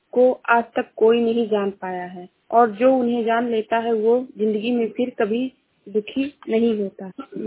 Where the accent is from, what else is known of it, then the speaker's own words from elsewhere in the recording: Uttar Pradesh, India; मैं जिला श्रावस्ती से हूँ।